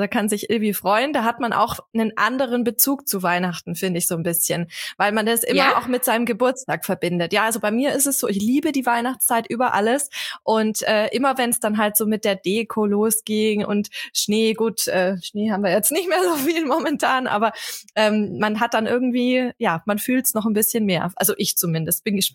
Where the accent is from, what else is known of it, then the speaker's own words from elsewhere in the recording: Bavaria, Germany; wir sind ja auch in Bayern. Also mein Mann kommt aus Oberbayern und ich komme aus dem Allgäu.